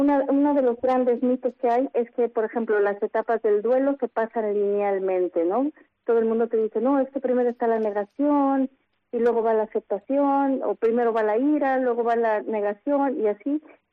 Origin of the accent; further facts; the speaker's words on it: Mexico; now in Spain; yo soy mexicana, y aquí en España